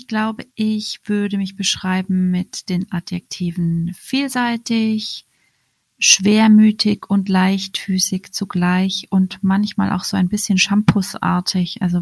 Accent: Munich, Bavaria, Germany; ich komme aus München.

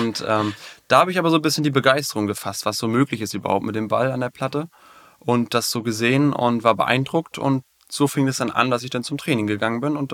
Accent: Güstrow, Mecklenburg-Vorpommern, Germany; ich komme hier aus Güstrow, bin hier mein ganzes Leben, bin geboren, aufgewachsen

